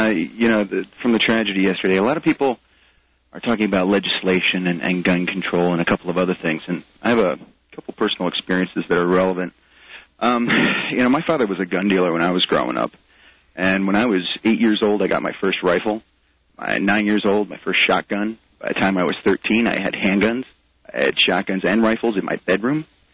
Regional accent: Pennsylvania, United States; I grew up outside of Philadelphia, but it was still agricultural.

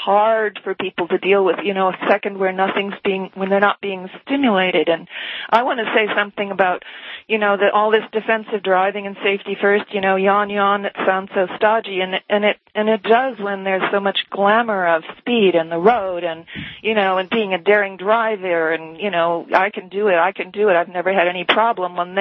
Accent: United States; it's my right as an American.

